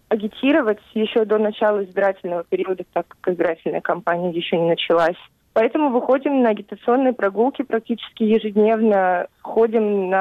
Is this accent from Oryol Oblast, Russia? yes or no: yes; Oryol, Oryol Oblast, Russia; Я после окончания школы 2 года училась в Москве, в Российском университете дружбы народов. Я из Орла. После 11 класса уехала в Москву, 2 года проучилась